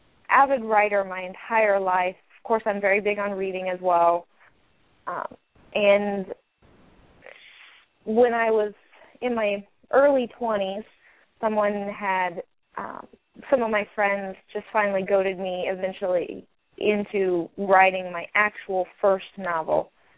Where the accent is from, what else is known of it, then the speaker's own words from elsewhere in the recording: Indiana, United States; also born or lived in Illinois / Missouri; Well, I'm from Indiana. I grew up here, moved away for some time to Illinois and Missouri, and then came back home after a few years.